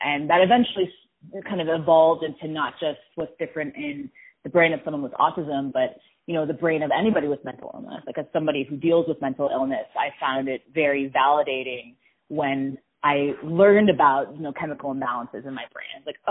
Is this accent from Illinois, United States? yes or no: yes; Chicago, Illinois, United States; now in Reno, United States; The short of it is that I'm a child to Iranian immigrants. I was born and raised in Chicago. I currently live in Reno, which is very different from Chicago